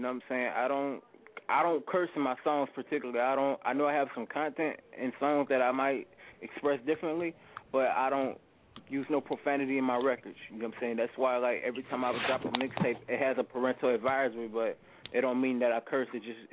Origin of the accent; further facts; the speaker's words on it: Louisiana, United States; I'm from Louisiana. So, you know, it's the Louisiana boys, you know, got that bounce music, but we also got that real music.